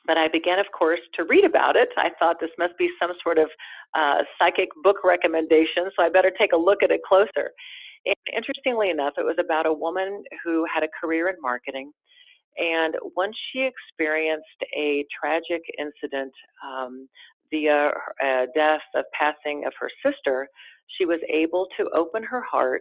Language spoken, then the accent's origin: English; Missouri, United States; I always say I grew up in Missouri, which is the show me state